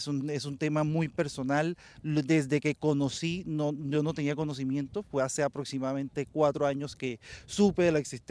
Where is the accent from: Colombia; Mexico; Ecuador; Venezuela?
Colombia; Vengo desde Colombia exclusivamente a hacer este peregrinaje.